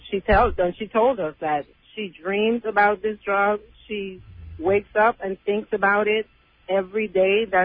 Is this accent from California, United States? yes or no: no; Fort Lauderdale, Florida, United States; Fort Lauderdale.